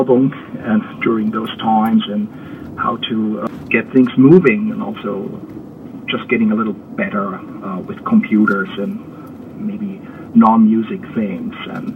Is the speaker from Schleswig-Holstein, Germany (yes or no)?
no; Rhineland-Palatinate, Germany; growing up in Germany, where I am right now, Rhineland-Palatinate, there was a lot of music around